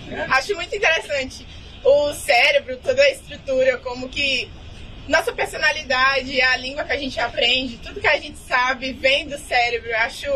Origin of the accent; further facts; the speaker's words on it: Ceilândia, Federal District, Brazil; Eu sou da Zona Rural da Ceilândia, em Cranove, no DF.